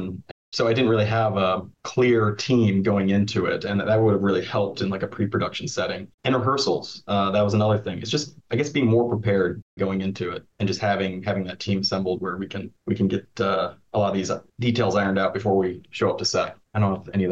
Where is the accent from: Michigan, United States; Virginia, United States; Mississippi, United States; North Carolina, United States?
Michigan, United States; going to my hometown. Mike and I grew up in Eden Rapids, Michigan, and shooting it there and really stretching the budget.